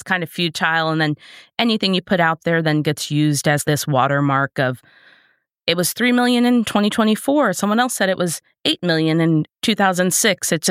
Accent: New York, United States; born or raised there

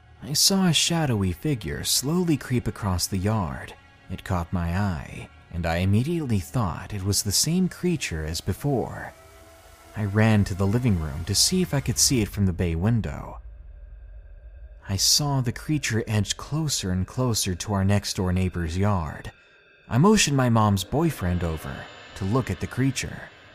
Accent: Australia; moved away as an adult; even though I was raised in Australia for my first 20 years.

